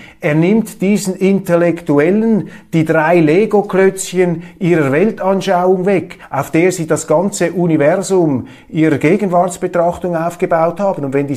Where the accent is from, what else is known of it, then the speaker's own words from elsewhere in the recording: Switzerland; Und das ist ja auch mein Eindruck als Schweizer